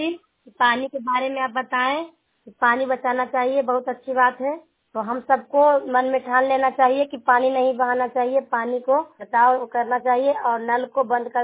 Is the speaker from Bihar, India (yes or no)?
yes; Chero, Bihar, India; मैं हरनौत ब्लॉक चेड़ोगांव जिला नालंदा के रहने वाली हूँ